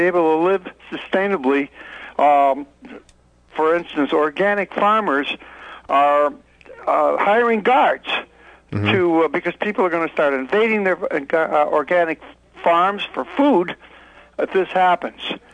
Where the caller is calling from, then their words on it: Manorville, New York, United States; I'm calling from Manorville.